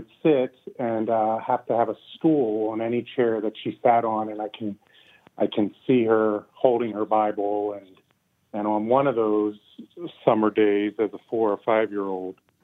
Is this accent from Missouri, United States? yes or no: no; Philadelphia, Pennsylvania, United States; I grew up on the East Coast in Philadelphia, and in my summers, I would spend 8 to 10 weeks down at the shore in Ocean City, New Jersey, at my great-grandmother's house.